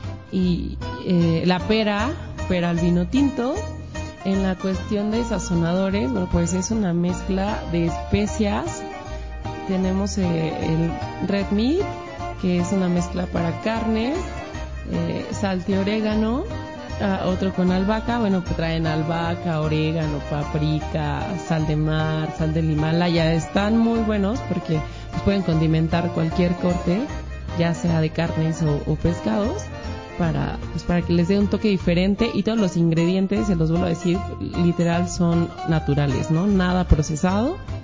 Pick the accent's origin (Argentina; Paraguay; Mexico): Mexico; como mujeres, como jóvenes, como mexicanos, a consumir todo lo de nuestro